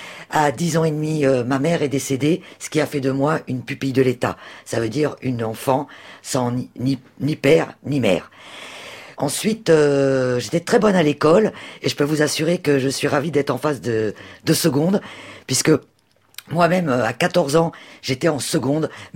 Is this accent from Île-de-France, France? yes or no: no; Normandy, France; Sachant que je venais de Normandie, quand même.